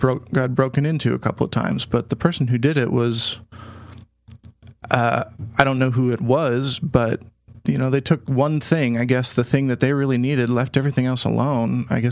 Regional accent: Phoenix, Arizona, United States; now in Ashland, United States; mind you, I live in Ashland, so the concept of that is pretty difficult for me to grasp. Of course, I grew up in Phoenix, Arizona, and I guess that's a little bit easier.

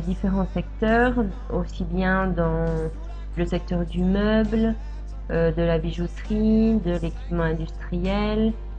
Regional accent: France; moved away as an adult; now in Córdoba, Spain; j'ai 32 ans, je suis française, mais actuellement je vis en Espagne.

